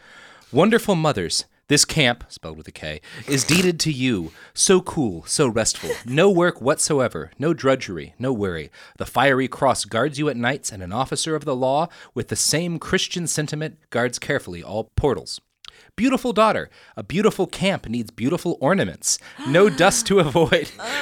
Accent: Texas, United States; Speaking as a Texan, don't go to Galveston.

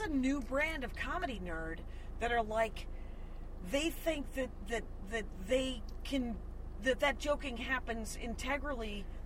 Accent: Wisconsin, United States; because I'm from Wisconsin.

